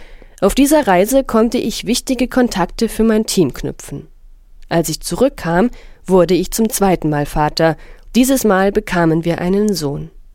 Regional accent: North Syria, Syria; German is a second language; bekam nun aber wieder hautnah mit, was in meiner Heimat nur einen Steinwurf entfernt los war. Es trieb mich zurück in den Norden Syriens.

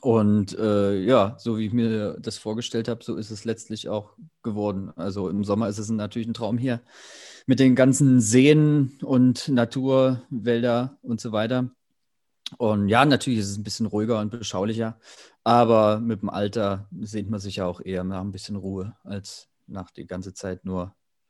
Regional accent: Thuringia, Germany; auch wenn sie einen als Thüringer erstmal ein bisschen kritisch beugen und beschnüffeln am Anfang, läuft das jetzt alles super hier oben.

